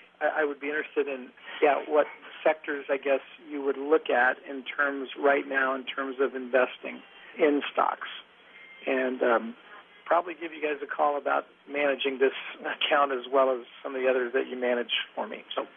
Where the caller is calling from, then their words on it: San Diego, California, United States; I'm calling from San Diego.